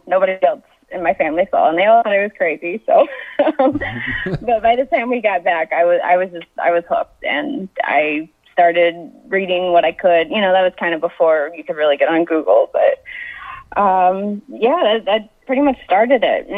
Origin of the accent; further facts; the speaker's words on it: Georgia, United States; I started to get into the paranormal, honestly, growing up in Georgia, because I lived right next door to a cemetery.